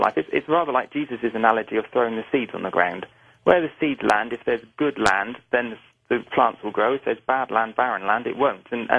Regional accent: United Kingdom; I accept, as most British people do, I know this is still quite controversial in America, but I accept Darwin's model of evolution.

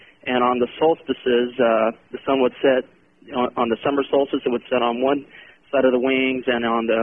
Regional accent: Louisiana, United States; I'm originally from Louisiana

